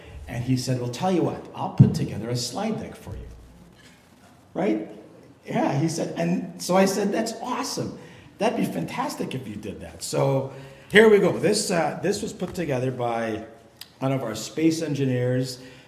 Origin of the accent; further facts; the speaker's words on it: Belize; born there; I was born in Belize. I grew up in a Christian home. My dad was a headmaster in Belize. He immigrated to Canada at about 50.